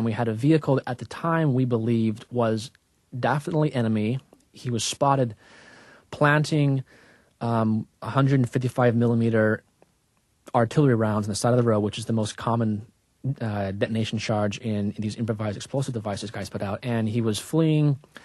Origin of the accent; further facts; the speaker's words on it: Utah, United States; I was raised in Utah as a Mormon.